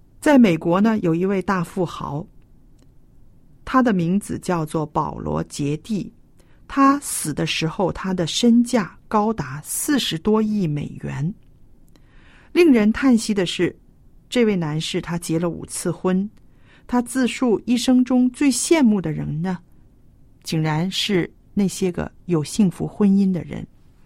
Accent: China; 我觉得我们中国人的家庭呢，还是妇女管家的比较多

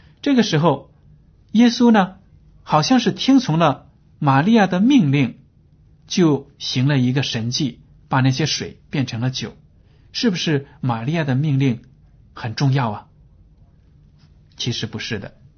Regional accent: China; 这是我们中国人也经常说的话

